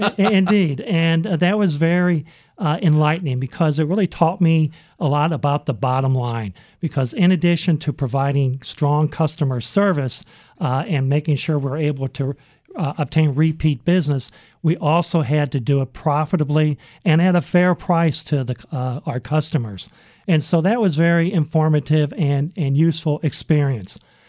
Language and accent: English; St. Louis, Missouri, United States; Well, I'm originally from St. Louis and graduated from the University of Missouri back in 1979.